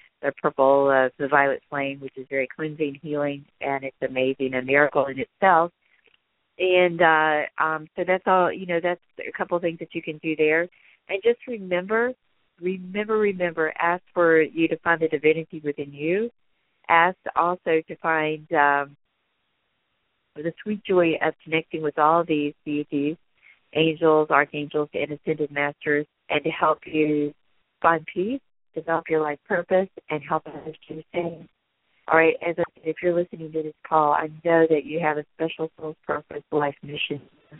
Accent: the South, United States; because I used to only date Southern guys because I'm from the South

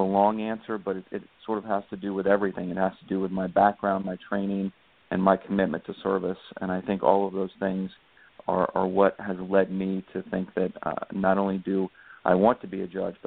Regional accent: Carrollwood, Florida, United States; mom's side has been in Tampa for pretty much ever, and my dad was here for, I think, five generations. I grew up in Carrollwood, went to Chamberlain High School, and then went to USF for undergrad and Florida State for law school.

